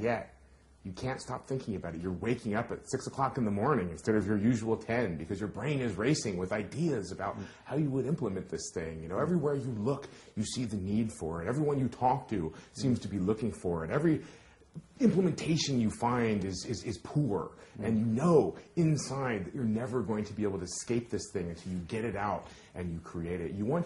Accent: Hawaii, United States; moved away as an adult; also born or lived in Seattle; I grew up in Hawaii, which is a wonderful place, but at the same time, it's a very difficult place to make a living in. And so I left Hawaii. I went to Seattle.

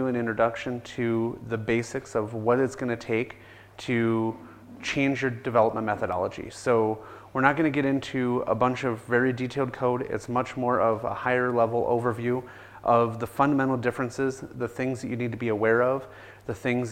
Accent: Iowa, United States; I'm here from Iowa in the United States, right smack in the middle, for most of you that probably don't know exactly where that is.

